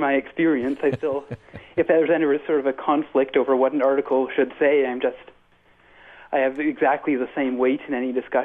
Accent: Ottawa, Ontario, Canada; sites and buildings within Ottawa, which I've written most of. So, like, I might be an expert on my hometown, and that leads to far more than one article.

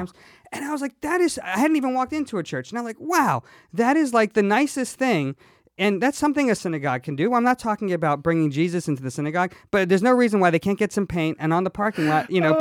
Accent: Bible Belt, United States; I grew up in the Bible Belt.

